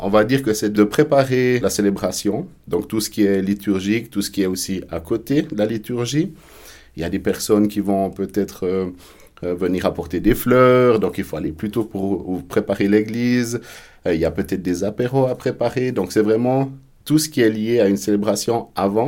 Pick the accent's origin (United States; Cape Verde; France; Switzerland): Switzerland; Péry, Bern; Je viens déjà peut-être du Jura bernois, de Péry. J'ai grandi à Péry